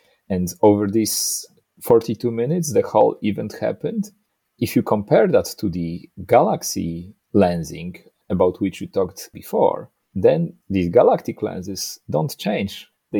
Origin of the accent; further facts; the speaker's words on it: Poland; Poland is my home country, so I was born in Poland